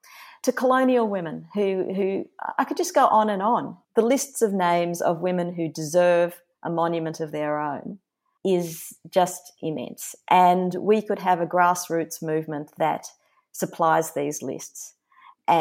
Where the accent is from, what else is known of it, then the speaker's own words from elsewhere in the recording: Melbourne, Victoria, Australia; I can imagine doing this in my hometown of Melbourne